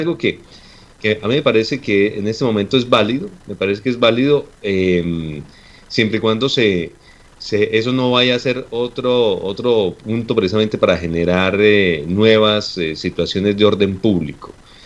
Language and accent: Spanish; Colombia; nos han llevado a sentirnos muy mal como colombianos.